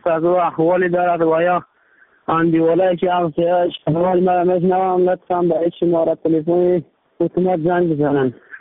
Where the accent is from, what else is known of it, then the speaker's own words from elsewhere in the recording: Badakhshan, Afghanistan; از ولایت بدخشان، ولسوالی یوان،